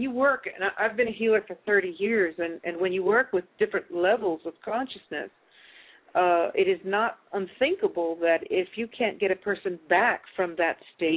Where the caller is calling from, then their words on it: Italy; I am calling from Italy, so maybe.